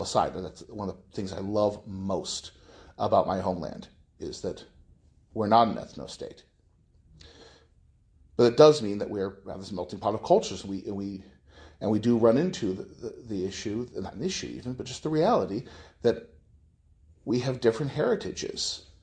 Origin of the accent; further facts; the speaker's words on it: United States; And being an American, right, where this pluralistic country, what does an American look like?